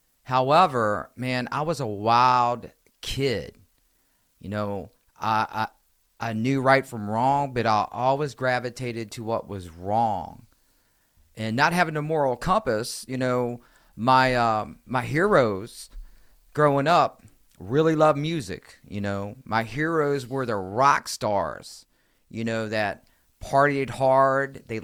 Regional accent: Richmond, Virginia, United States; moved away as an adult; I needed to move away from my home state, Richmond, Virginia, all right?

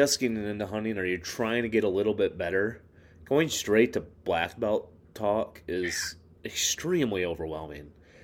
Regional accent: Michigan, United States; And like growing up in West Michigan, like I'm not going to say that I'm a black belt at anything

